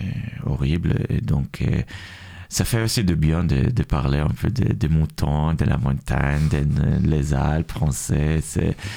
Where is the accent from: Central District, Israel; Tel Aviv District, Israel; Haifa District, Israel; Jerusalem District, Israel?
Tel Aviv District, Israel; Tel Aviv; moi, je suis juif de la Palestine, et je viens de Tel Aviv